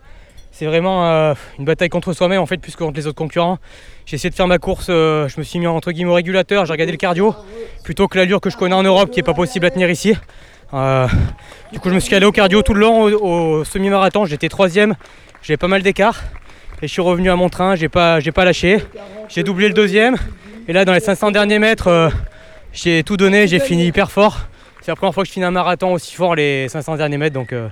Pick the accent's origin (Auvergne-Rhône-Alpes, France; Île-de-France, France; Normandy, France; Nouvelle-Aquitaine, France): Auvergne-Rhône-Alpes, France; Et je viens de l'Auvergne, le Massif Central. Donc je suis parti de chez moi, il y avait la neige il y a une semaine.